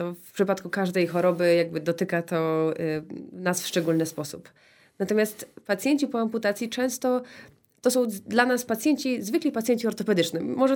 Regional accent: Krzeszowice, Lesser Poland, Poland; Sportowy duch został zaszczepiony już w mieście, z którego pochodzę, z Krzeszowic.

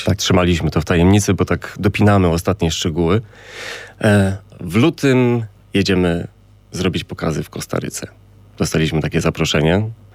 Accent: Kraków, Lesser Poland, Poland; Ja jestem ze Swoszowic, generalnie tam mieszkam i od zawsze samoloty, które podchodzą do lądowania na Balice, od zawsze tamtędy podchodziły.

